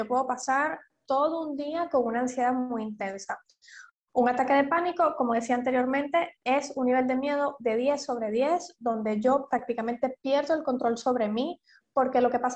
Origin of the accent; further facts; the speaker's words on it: Venezuela; soy venezolana, soy psicóloga.